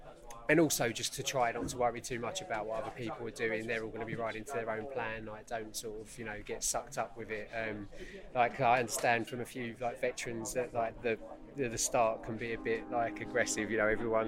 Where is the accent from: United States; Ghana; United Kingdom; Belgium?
United Kingdom; London; I'm from London.